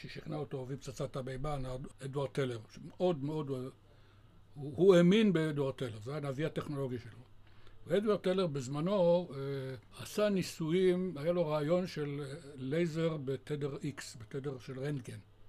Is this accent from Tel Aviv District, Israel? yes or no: yes; Tel Aviv, Tel Aviv District, Israel; אני יליד הארץ, מאוד ותיק. נולדתי, הייתי בן 11 כשהייתה מלחמת השחרור, ואני זוכר אותה. וכשאני מספר זה לנכדים שלי, הם שואלים, אני גם זוכר את הדינוזאורים ברחובות תל אביב. מרכז תל אביב, בית ספר עממי